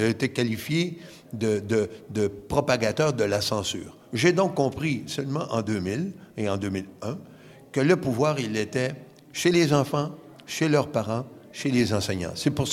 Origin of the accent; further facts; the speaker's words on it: Quebec, Canada; Je suis Québécois, j'ai enseigné l'éducation physique et le sport durant plus de 35 ans.